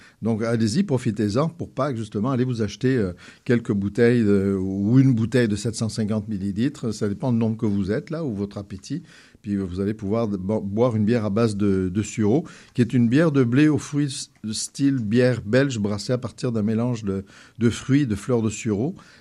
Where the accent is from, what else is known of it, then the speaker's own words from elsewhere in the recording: Provence-Alpes-Côte d'Azur, France; Moi, vous savez que je suis d'origine belge, même si j'ai été élevé en Provence